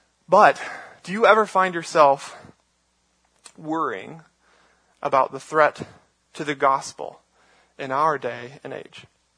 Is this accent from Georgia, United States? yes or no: yes; Snellville, Georgia, United States; born there; So when I say I was born in Snellville, Georgia, that says something to you.